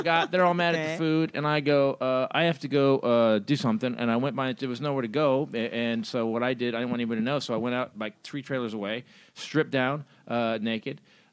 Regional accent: California, United States; Bay Area. So it was like a 4-hour drive to Lake Orville.

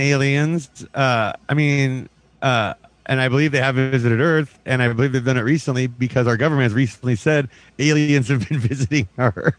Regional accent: Whittier, California, United States; Whittier, California, just outside of LA.

